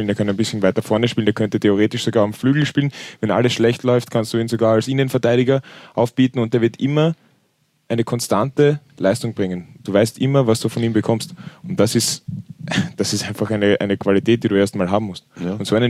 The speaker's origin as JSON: {"language": "German", "region": "Vienna", "country": "Austria", "said": "Erklärt es mir das als Wiener."}